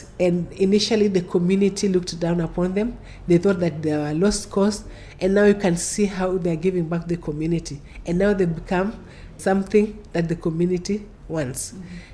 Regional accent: Kilifi, Kilifi County, Kenya; I come from Kilifi. I know I cannot travel to Kilifi.

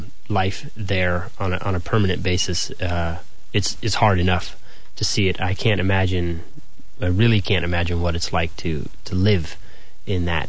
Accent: Seattle, Washington, United States; born there; I was born here in Seattle, and I'm very familiar with the city

